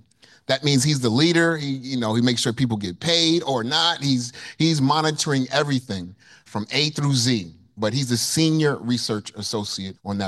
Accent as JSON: {"language": "English", "region": "New York", "country": "United States", "said": "And I'm an academic, I'm from New York, lights, camera, action."}